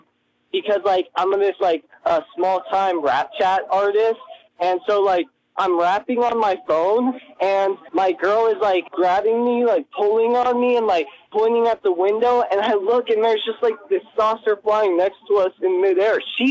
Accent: District of Columbia, United States; I'm from District of Columbia. I was passing through.

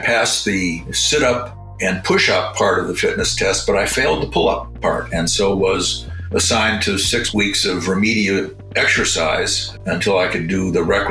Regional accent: Fargo, North Dakota, United States; I grew up in Fargo, North Dakota, and you will never find a place more homogeneous or more boringly normal than Fargo.

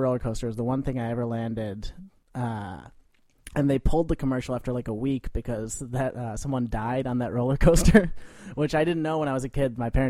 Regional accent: Wilmette, Illinois, United States; I'm from Wilmette, Illinois, yes.

